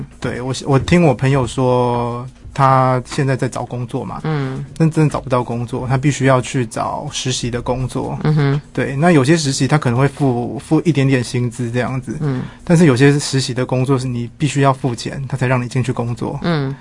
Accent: Taiwan; 我们台湾人是很聪明的

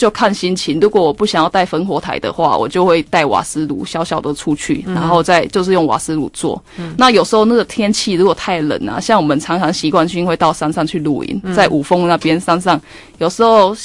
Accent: southern Taiwan, Taiwan; accent: Taiwanese Mandarin; 不好意思，我台湾国语，南部的蓝

